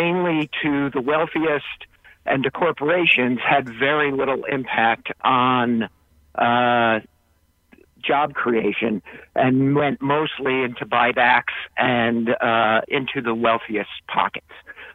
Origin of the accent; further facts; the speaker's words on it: New Haven, Connecticut, United States; I am from New Haven, not in the 5th District